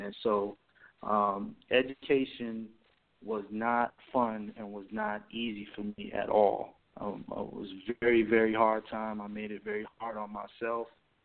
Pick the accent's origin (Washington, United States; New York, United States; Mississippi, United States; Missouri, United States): New York, United States; Bronx; That's right, man. I'm Puerto Rican from the Bronx.